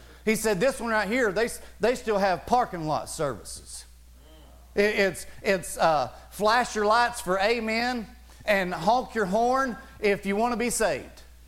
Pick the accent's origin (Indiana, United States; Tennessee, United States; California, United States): Tennessee, United States; Bucks Pocket; listen, I'm from Bucks Pocket, Tennessee. Anybody ever heard of Bucks Pocket, Tennessee?